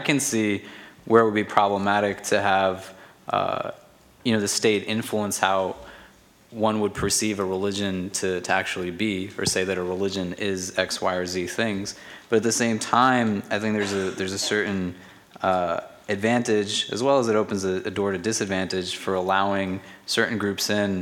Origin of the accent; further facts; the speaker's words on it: United States; because not only am I going as an American Muslim to predominantly Muslim communities in places like Sri Lanka and the Maldives